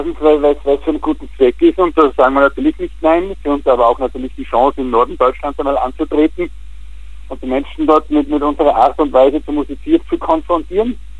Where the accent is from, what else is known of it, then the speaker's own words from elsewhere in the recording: Styria, Austria; weil bei uns im Salzkammergut, das ist ungefähr die Mitte von Österreich